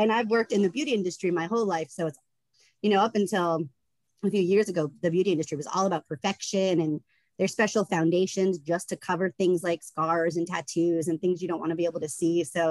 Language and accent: English; the South, United States; I don't know if it's because of the way I was raised or because I grew up in the South